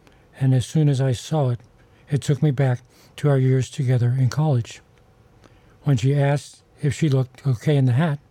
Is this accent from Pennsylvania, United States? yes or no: yes; Pittsburgh, Pennsylvania, United States; mostly I wear the cap of my hometown Pirates, despite their losing ways.